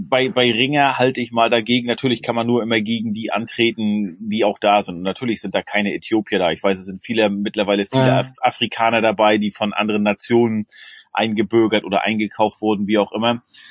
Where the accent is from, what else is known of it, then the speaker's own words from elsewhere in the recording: Schönberg, Mecklenburg-Vorpommern, Germany; Und das so ist von meinem Heimatort Schönberg, ich glaube 5 Kilometer entfernt